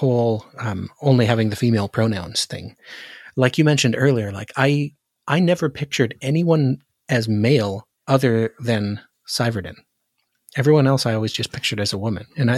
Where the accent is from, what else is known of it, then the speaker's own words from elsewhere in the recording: United States; I don't know, as an American, I don't like it.